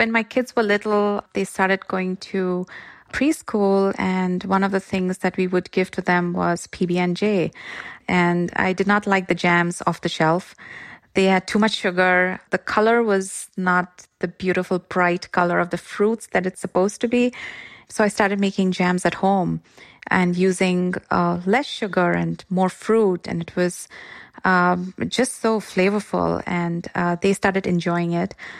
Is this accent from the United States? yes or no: no; Mumbai, Maharashtra, India; I'm originally from Mumbai.